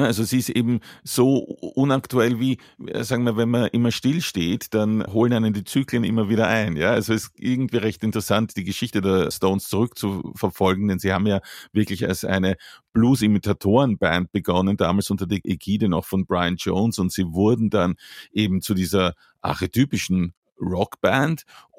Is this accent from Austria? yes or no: yes; Austria; ich als Österreicher würde sagen, unter der Fuchtel.